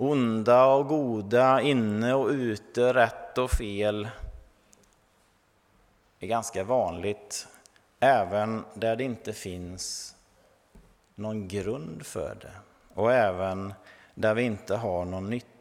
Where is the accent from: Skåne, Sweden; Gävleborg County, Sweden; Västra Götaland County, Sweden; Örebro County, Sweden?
Västra Götaland County, Sweden; Vårgårda; Där jag är uppväxt i Vårgårdatrakten så fanns det ett vi och ett dom, minst.